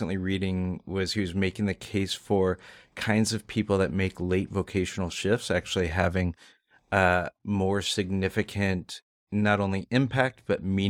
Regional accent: La Cañada Flintridge, California, United States; I grew up in La Quiñada.

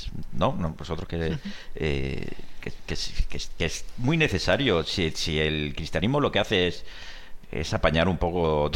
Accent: Seville, Andalusia, Spain; Yo soy sevillano, perdona si me dejas, sí. y entonces, bueno, en Sevilla, ¿qué os voy a contar, no?

